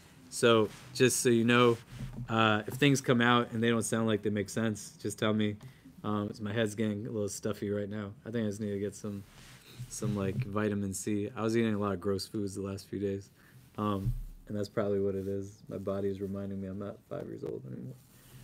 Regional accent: Pakistan; I can say this because I'm Pakistani, right?

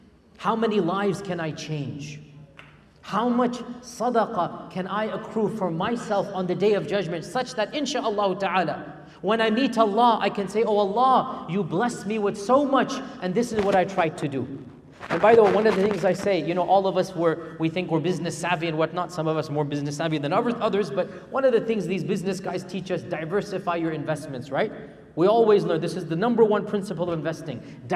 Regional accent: Houston, Texas, United States; born there; my parents came here and I was born in Houston, Texas, rather than being born in a refugee camp in Bangladesh or Kashmir.

